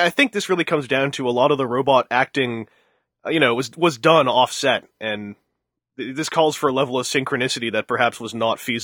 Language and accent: English; Canada; No, I'm from Canada. We can take that kind of stuff.